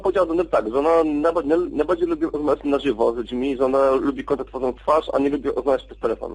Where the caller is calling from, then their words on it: Wrocław, Lower Silesian Voivodeship, Poland; z Wrocławia.